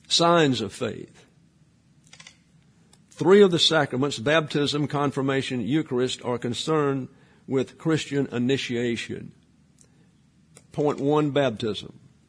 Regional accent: Alabama, United States; also born or lived in South Texas; And so I'm from South Alabama, and I lived over 8 years in South Texas, and then suddenly I'm above the Mason-Dixon.

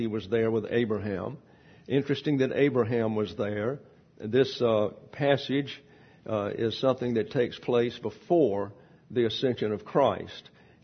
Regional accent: Alabama, United States; I'm from Lower Alabama, so down there in the Deep South, especially when I was growing up, there was a Catholic church

